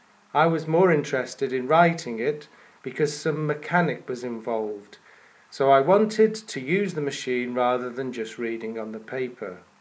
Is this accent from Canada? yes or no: no; Tokyo, Japan; I was brought up in Tokyo in Japan, so my first experience was Japanese Braille and the numbers.